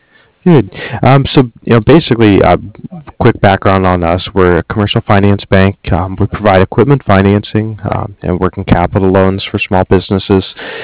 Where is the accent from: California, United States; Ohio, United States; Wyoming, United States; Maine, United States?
Ohio, United States; I grew up in Ohio, so I know the roads got pretty beat up over the winter